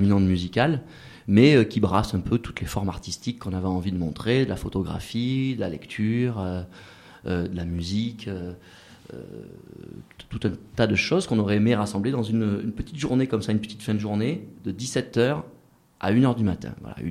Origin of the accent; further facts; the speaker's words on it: Digne-les-Bains, Provence-Alpes-Côte d'Azur, France; born there; Oui, je suis né à Digne.